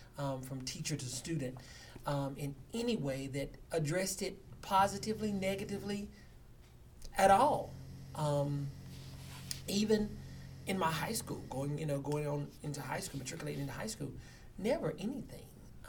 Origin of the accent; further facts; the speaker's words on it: Boomer, North Carolina, United States; also born or lived in Lenore; I was born in Lenore, North Carolina. Actually, that is where I was born. I am from Boomer, North Carolina, which is in Wilkes County.